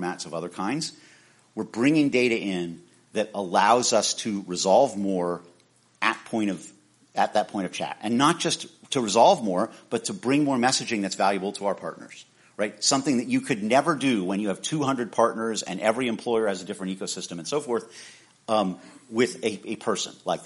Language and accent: English; Florida, United States; I like Publix because I'm from Florida.